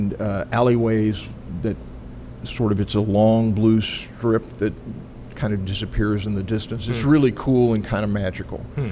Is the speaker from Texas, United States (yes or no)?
yes; Texas, United States; I tell people all the time when they ask where I'm from, I just say I'm from Texas.